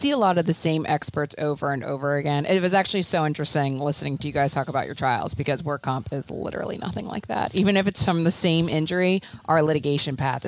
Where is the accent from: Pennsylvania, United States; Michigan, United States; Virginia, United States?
Pennsylvania, United States; So I'm from Bucks County.